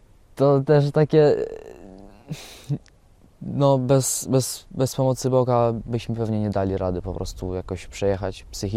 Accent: Eastern Ukraine, Ukraine; Polish is a second language; also born or lived in Gdańsk / Wejherowa; now in Czersk, Poland; przyjechałem z Ukrainy ze wschodu i przez jakiś czas najpierw mieszkałem w Gdańsku, potem bliżej Wejherowa, to tam na zachód od Gdańska. I właśnie tak gdzieś po pół roku życia w Polsce przeprowadziłem się do tego Czersku, w którym teraz mieszkam.

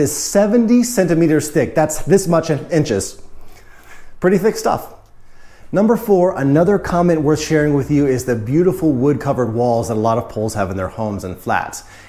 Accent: United States; Growing up in America, we only learned about storks in movies, fairy tales, or cartoons

